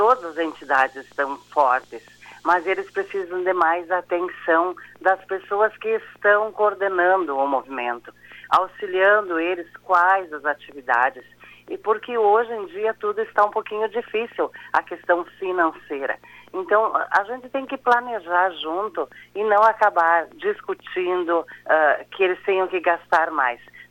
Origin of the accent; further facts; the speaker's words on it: Panambi, Rio Grande do Sul, Brazil; aqui na cidade de Panambi, e é claro, depois de adolescente, em todos os nossos entidades do Rio Grande do Sul.